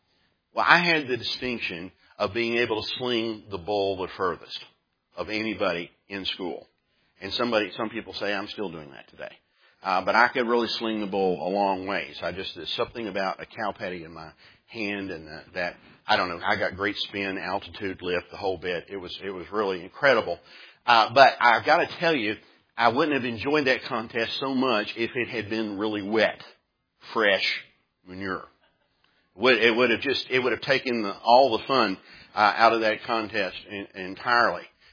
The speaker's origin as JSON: {"language": "English", "town": "Slaton", "region": "Texas", "country": "United States", "tie": "born or raised there", "said": "I spent part of my days growing up in West Texas. And in Slayton, Texas, which is 16 miles south of Lubbock, there's nothing out there but flat cotton fields."}